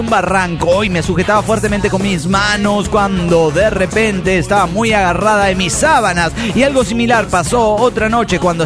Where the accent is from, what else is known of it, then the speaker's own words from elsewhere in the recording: Celaya, Guanajuato, Mexico; de Celaya, Guanajuato.